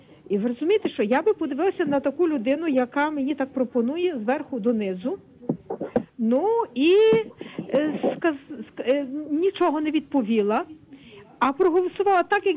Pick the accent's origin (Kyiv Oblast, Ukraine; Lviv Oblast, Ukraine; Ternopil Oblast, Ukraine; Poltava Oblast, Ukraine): Lviv Oblast, Ukraine; Lviv; Я з Львова